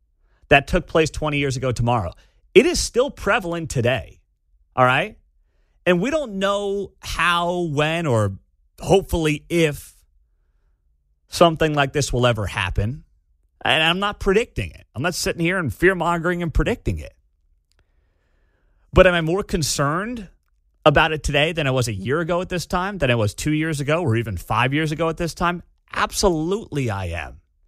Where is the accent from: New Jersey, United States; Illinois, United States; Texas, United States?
New Jersey, United States; Because growing up in New Jersey, just over the George Washington Bridge, there were certainly a handful of parents in my town who didn't come home that night.